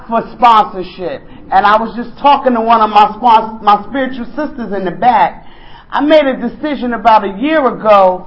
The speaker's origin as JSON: {"language": "English", "town": "Newark", "region": "New Jersey", "country": "United States", "said": "I'm from Newark, New Jersey."}